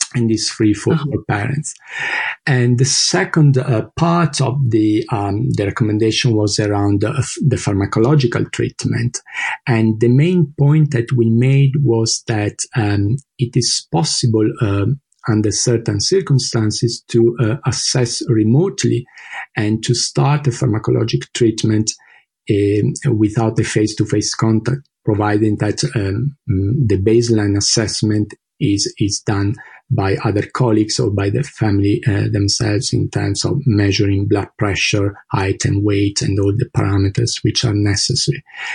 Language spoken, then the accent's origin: English; Verona, Veneto, Italy; from the University of Padua, Italy, so quite close to my hometown, Verona.